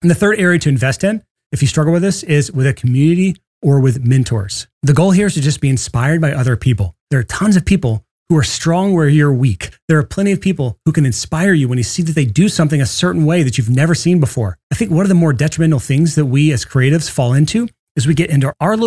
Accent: Alabama, United States; I'm sorry. I can say this because I'm from Alabama.

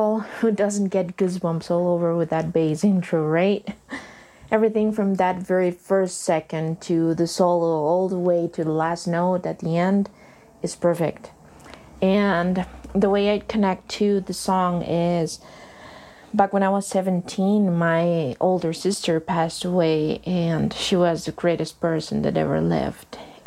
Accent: Costa Rica; I'm from Costa Rica.

